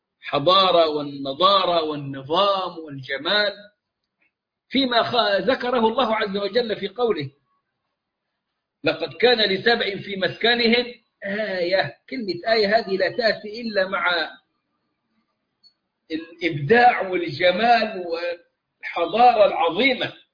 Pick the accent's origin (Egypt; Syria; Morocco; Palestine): Egypt; وصارت عندنا في مصر لها يعني جانب كبير وحظ أوفر